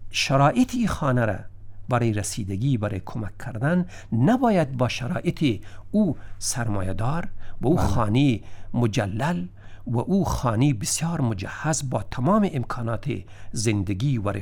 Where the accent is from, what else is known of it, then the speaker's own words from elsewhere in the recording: Afghanistan; به عنوان یک افغان، به عنوان یک شهروند کشوری